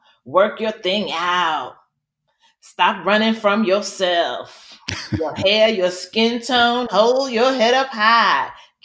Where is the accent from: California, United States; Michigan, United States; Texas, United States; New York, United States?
New York, United States; New York City; I grew up in Alfred E. Smith Projects in Manhattan.